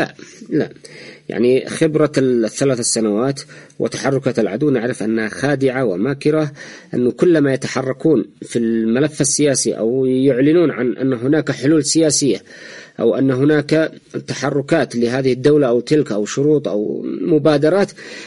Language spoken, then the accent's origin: Arabic; Yemen; عندنا هنا بس، عندنا في اليمن